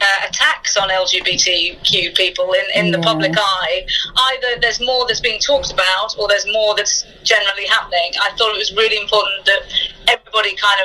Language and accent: English; Telford, West Midlands, United Kingdom; From Telford in Shropshire.